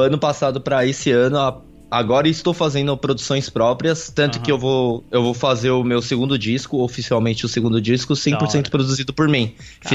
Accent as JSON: {"language": "Portuguese", "country": "Brazil", "tie": "born there", "said": "eu acabei nascendo no Brasil"}